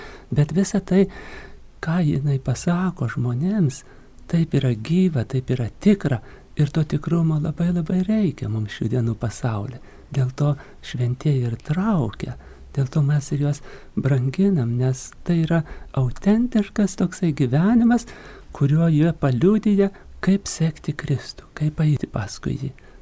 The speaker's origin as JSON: {"language": "Lithuanian", "town": "Kaunas", "region": "Kaunas County", "country": "Lithuania", "tie": "born or raised there", "said": "kadangi aš esu kaunietė, Šančiuose, gimęs ir užaugęs prie Žilojo Nemuno"}